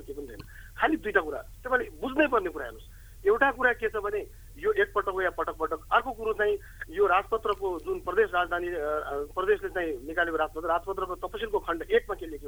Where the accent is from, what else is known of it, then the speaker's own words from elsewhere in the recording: Sudurpashchim Province, Nepal; डोटीमा म सुदूरपश्चिमको नेपाली हुँ